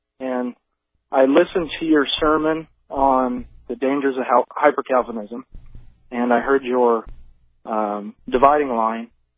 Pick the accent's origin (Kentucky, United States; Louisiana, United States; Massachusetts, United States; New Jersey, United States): Kentucky, United States; Owensboro; And I guess I'm from Owensboro, Kentucky.